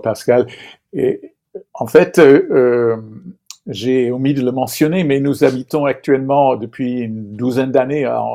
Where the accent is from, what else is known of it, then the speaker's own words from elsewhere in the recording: Oregon, United States; je suis originaire effectivement des États-Unis, de l'État d'Oregon, de la côte nord-ouest des US. Je suis le fils d'une mère syro-libanaise et d'un père baptiste suédois.